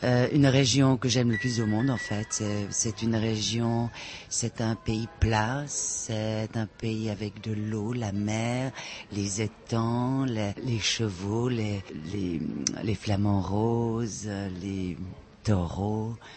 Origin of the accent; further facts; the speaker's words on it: Marseille, Provence-Alpes-Côte d'Azur, France; also born or lived in Camargue; Moi, je suis marseillaise. J'ai vécu à Marseille, mais aussi j'ai passé une grande partie de mon enfance en Camargue.